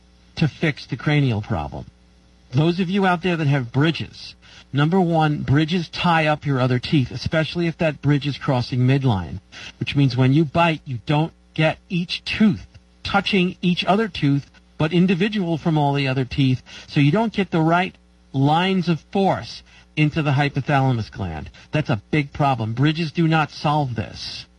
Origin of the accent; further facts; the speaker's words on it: New York, United States; I'm tired of the clouds, but I'm from New York, so that's a slanted opinion.